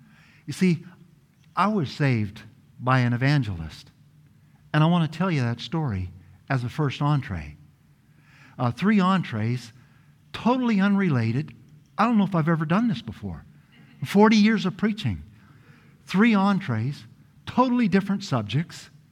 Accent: Portland, Oregon, United States; You see, I grew up in Portland, Oregon as the son of a truck driver.

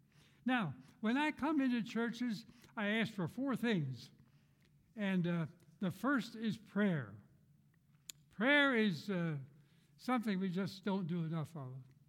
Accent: Pennsylvania, United States; I'm from Snyder County over along the Susquehanna River.

